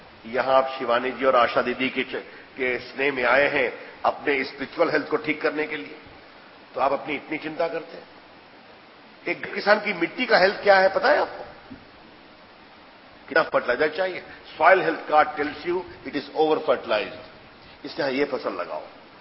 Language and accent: Hindi; Bihar, India; मैंने बताया मैं बिहार से आता हूं.